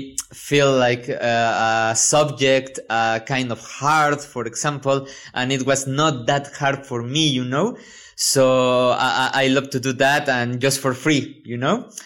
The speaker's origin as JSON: {"language": "English", "country": "Mexico", "second_language": "English", "said": "I'm a chemist from the University of Veracruz because I am Mexican."}